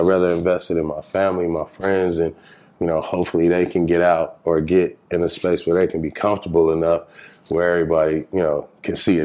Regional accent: Los Angeles, California, United States; People think I'm from Compton, but I'm not from Compton. I'm from South Central. Borderline Watts, east side of the 110.

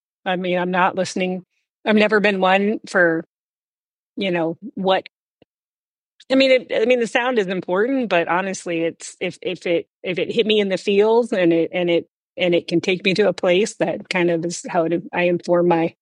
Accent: Alaska, United States; You know, we grew up in Alaska in the mountains.

